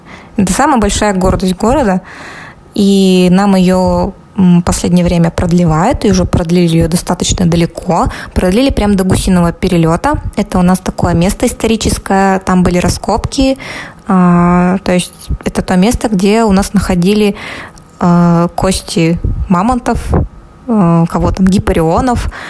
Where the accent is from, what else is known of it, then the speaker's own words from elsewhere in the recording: Pavlodar, Pavlodar Region, Kazakhstan; Поскольку я себя помню, я всегда хотела из Павлодара уехать, потому что регион, маленький город и вообще.